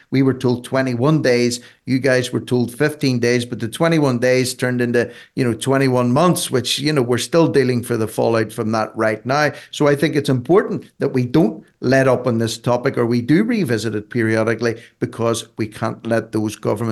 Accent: Ireland; I'm an Irishman, Kate.

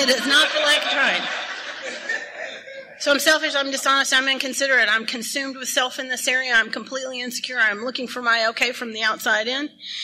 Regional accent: Texas, United States; I'm from Texas, and I date men who dip, which adds a whole new element to the game because there are spit cans in there.

